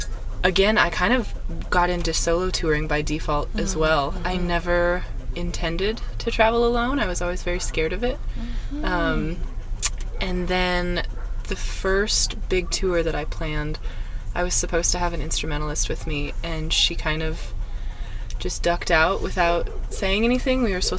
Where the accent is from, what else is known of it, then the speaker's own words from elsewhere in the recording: Montana, United States; now in Nashville, United States; So I grew up in Montana, and then I went to school in Missoula, Montana for a few years, and then I transferred to a music school in Boston.